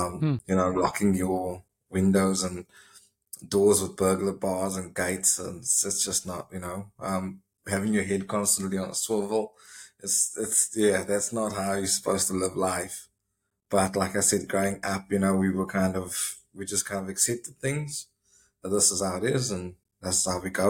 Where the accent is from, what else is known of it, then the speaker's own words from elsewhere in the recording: Cape Town, Western Cape, South Africa; I'm born in Cape Town, South Africa. Lived there for the first 21 years of my life. And, then went and did a bit of traveling and stayed abroad for a few years. And then went back to South Africa for another 10.